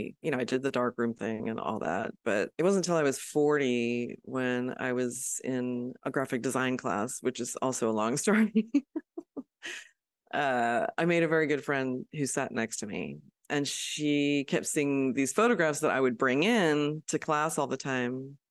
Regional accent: California, United States; So I grew up in the Bay Area, and my parents are very cultured people

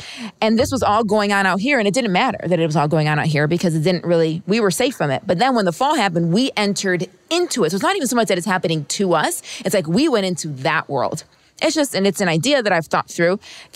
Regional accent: New York, United States; She's from Florida and I'm from New York.

